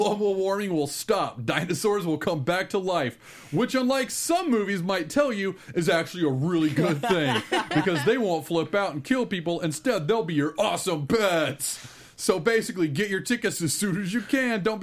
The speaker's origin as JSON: {"language": "English", "region": "Texas", "country": "United States", "tie": "born or raised there", "said": "Dude, I was raised in Texas. I saw that every week."}